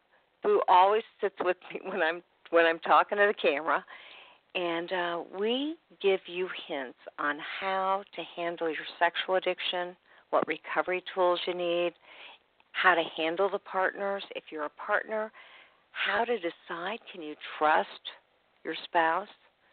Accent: Indianapolis, Indiana, United States; I'm from Indianapolis, Indiana, and I had done DJing, so I kind of knew what I was doing.

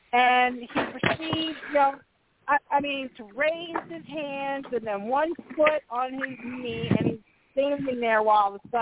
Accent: New York, United States; But I grew up on Long Island.

